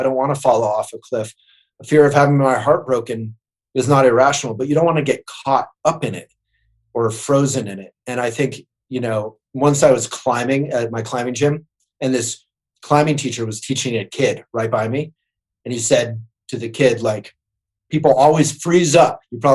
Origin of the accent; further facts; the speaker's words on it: Boulder, Colorado, United States; Allen Ginsberg, who I grew up knowing here in Boulder, the Beat poet